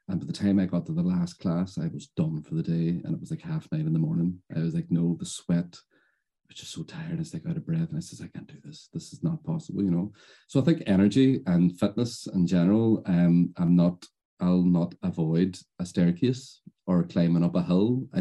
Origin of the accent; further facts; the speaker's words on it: Ireland; I'm an Irishman at the end of the day